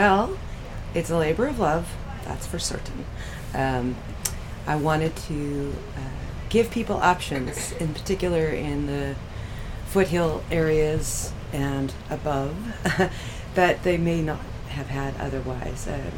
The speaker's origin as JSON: {"language": "English", "region": "California", "country": "United States", "tie": "born or raised there", "said": "Well, my background is that, of course, I was raised in Tuolumne County, and my parents both were gardeners of their own sort."}